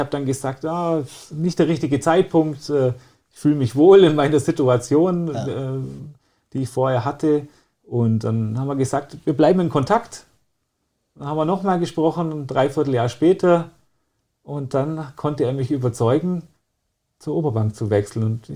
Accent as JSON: {"language": "German", "town": "Memmingen", "region": "Bavaria", "country": "Germany", "tie": "born or raised there", "said": "Ich sage jetzt mal eher sozialer Brennpunkt vielleicht, war der Memminger Osten."}